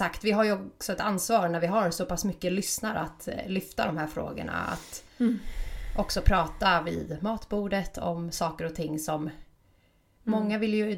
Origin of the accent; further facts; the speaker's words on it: Sweden; born there; vi är födda i Sverige